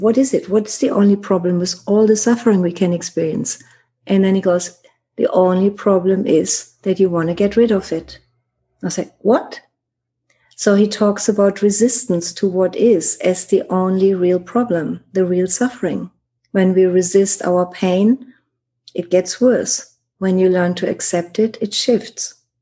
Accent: Germany; I grew up in Germany, you know, being very strong

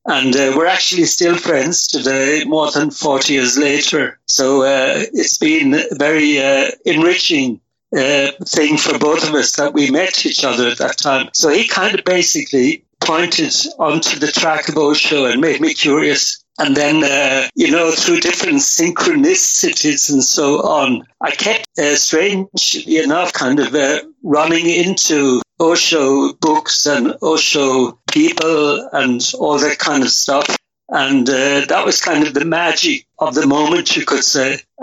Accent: Ireland; I grew up in Ireland, in a small town in Ireland, and had a normal kind of Catholic upbringing

